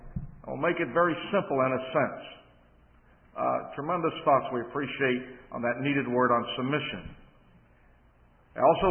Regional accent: Pittsburgh, Pennsylvania, United States; also born or lived in New York; It is true I am from New York. It is true I was raised in Pittsburgh, if you ever heard of that town. Yeah. But I was also born south of the Mason-Dixon line.

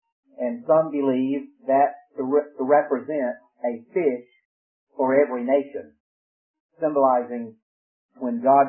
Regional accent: Georgia, United States; When I come from Georgia, in the mountains, they have a tongue.

